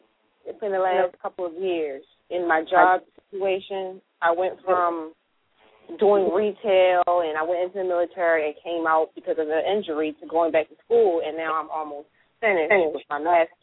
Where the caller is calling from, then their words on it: Baltimore, Maryland, United States; Baltimore, Maryland.